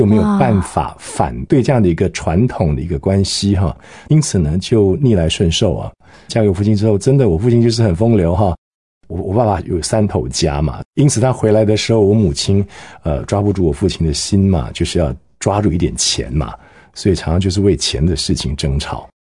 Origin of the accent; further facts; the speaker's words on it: Singapore; 对对，我从小在新加坡长大，在新加坡出生啊